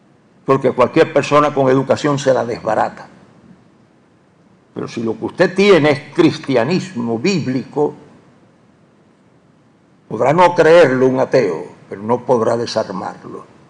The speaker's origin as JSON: {"language": "Spanish", "country": "Puerto Rico", "said": "¿Dejo de ser puertorriqueño para seguir siendo cristiano o dejo de ser cristiano para seguir siendo puertorriqueño?"}